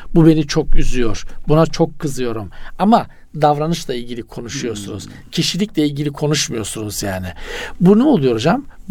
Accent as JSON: {"language": "Turkish", "region": "Black Sea Region", "country": "Turkey", "said": "Bizim Karadeniz'de tabii yani var."}